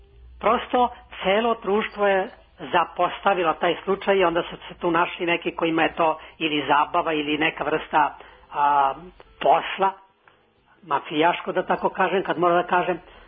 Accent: Belgrade, Serbia; iz Beograda sam.

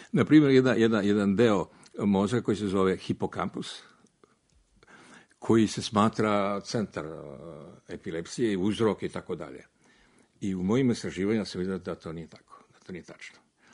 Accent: Serbia; ja imam američki pasoš, ali ja sam Srbin.

